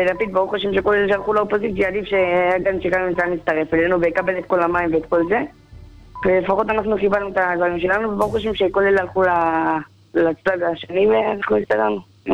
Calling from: Beitar Illit, Judea and Samaria, Israel

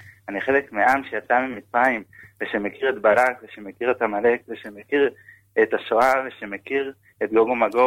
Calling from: Israel; יש לי איזה נקודה. אני לא רחוק מירושלים.

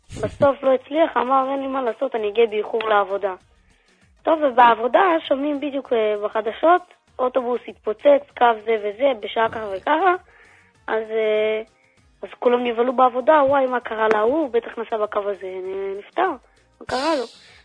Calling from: Tel Aviv, Tel Aviv District, Israel

